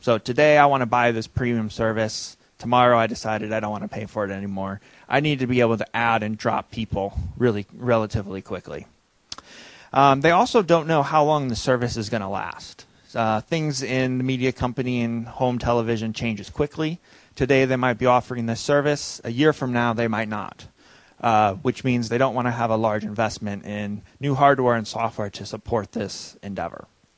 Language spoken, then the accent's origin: English; Iowa, United States; now in Texas, United States; So I'm from Iowa originally, which is a state that has a lot of cattle. And now I live in Texas.